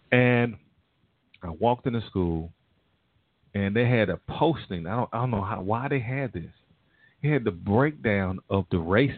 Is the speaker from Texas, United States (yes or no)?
yes; Fort Worth, Texas, United States; Honestly, when I grew up in Fort Worth, Texas, my dad... Back in the day, and I love my dad.